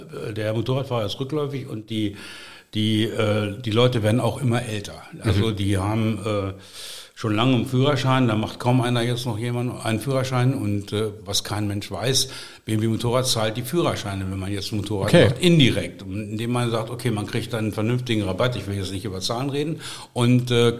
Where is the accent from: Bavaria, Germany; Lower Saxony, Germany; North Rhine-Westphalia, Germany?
Lower Saxony, Germany; Rohrsen; ich komme eigentlich von der anderen Seite des Düls. Du kommst aus Affede, ich komme aus Rohrsen.